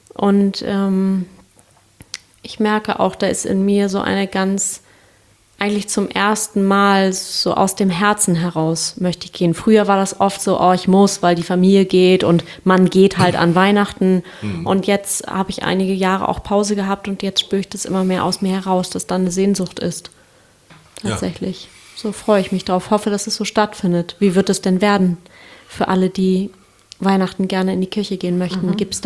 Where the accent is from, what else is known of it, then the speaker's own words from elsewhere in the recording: Kiel, Schleswig-Holstein, Germany; Ja, ich komme ja aus Kiel ursprünglich.